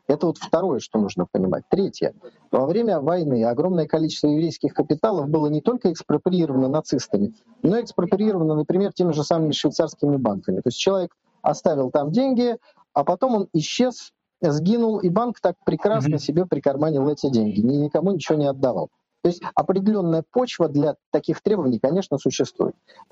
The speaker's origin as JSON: {"language": "Russian", "region": "Saint Petersburg", "country": "Russia", "tie": "born or raised there", "said": "я коренной ленинградец, в моей семье, естественно, тоже есть погибшие в блокаду."}